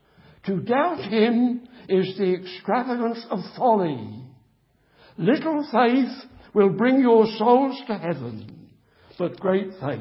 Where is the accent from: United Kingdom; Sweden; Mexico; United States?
United Kingdom; Bedford, East of England; born there; I'm very proud of Bedford. I was born in Bedford. It's a good town. It's a great town.